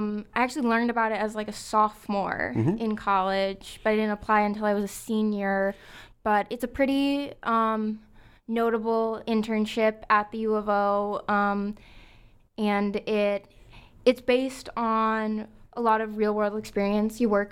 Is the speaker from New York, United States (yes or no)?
no; Washington, United States; I'm from up in Washington, Napa Vine.